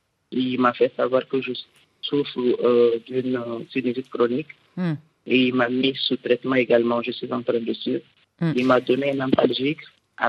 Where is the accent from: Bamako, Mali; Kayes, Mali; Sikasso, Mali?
Bamako, Mali; je viens de Bamako